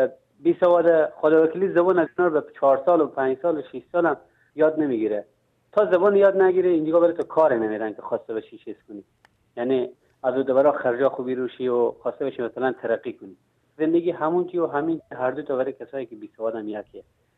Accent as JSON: {"language": "Persian", "country": "Afghanistan", "moved": "as an adult", "lives_now": "Iran", "said": "از اون روز اولی که من از افغانستان ویزه ایران گرفتم آمدم ایران، از همون روز من دلم برای خانواده من تنگ شد"}